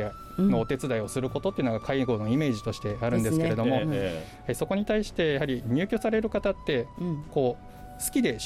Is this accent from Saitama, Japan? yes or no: no; Nagasaki, Japan; now in Okinawa, Japan; 出身はもう生まれも育ちも長崎 で社会人になったタイミングで沖縄